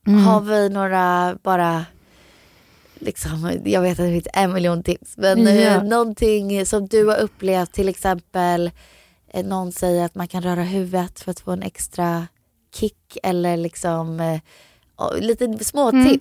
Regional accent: Florida, United States; jag växte upp i Florida

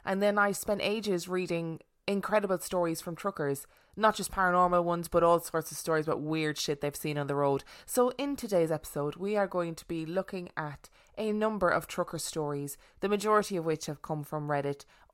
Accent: Dublin, Leinster, Ireland; We're from Dublin, but I know it was somewhere down the country.

